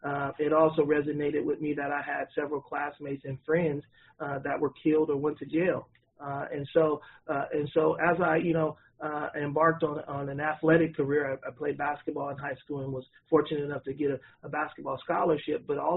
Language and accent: English; Oakland, California, United States; for me, I was born and raised in Oakland. I went to Oakland Public Schools. I graduated from McClimas High School, and so Oakland is my home.